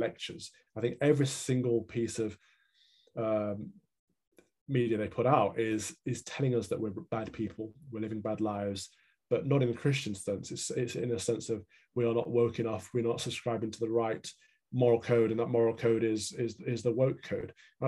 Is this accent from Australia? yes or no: no; Midlands, United Kingdom; Well, I'm from the Midlands. So I've spent a lot of time in the middle of the country